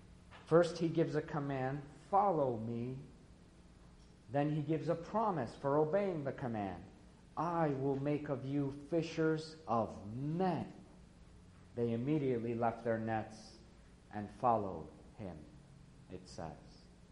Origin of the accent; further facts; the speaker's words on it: New York, United States; English is a second language; I grew up in New York State, a child of two worlds. I grew up in the school systems. I was learning English and being a student in the school systems of New York State.